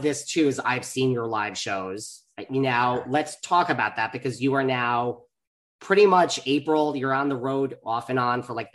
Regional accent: New York, United States; I'm from New York. I'm hardened.

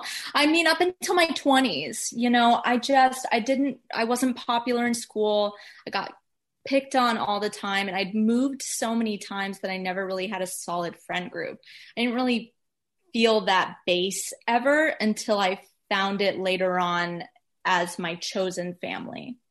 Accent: Atlanta, Georgia, United States; also born or lived in Florida / New York; now in Los Angeles, United States; I'm from Atlanta, Georgia.

